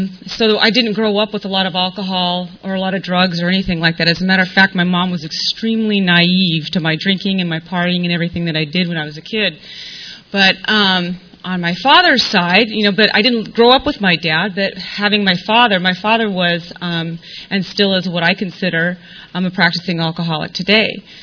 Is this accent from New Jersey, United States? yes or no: no; Coronado, California, United States; And I grew up in Coronado, went to Coronado High School, that's where I graduated from, so I had a real sheltered life